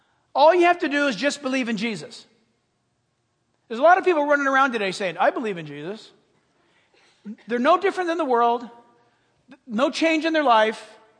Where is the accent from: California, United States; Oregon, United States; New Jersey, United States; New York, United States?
California, United States; Back in the day, everybody used to put lights up on their house when I grew up in Orange County.